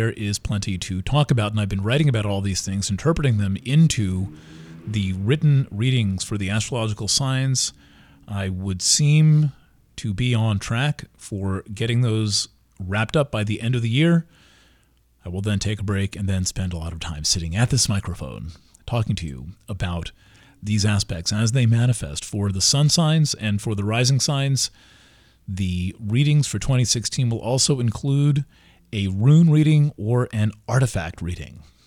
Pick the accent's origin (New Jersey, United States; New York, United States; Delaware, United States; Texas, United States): New York, United States; Kingston; from Kingston, New York, on the winter solstice of 2015.